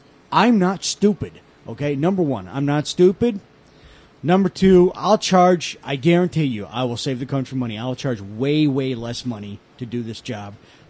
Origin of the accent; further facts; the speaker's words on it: United States; And we in the United States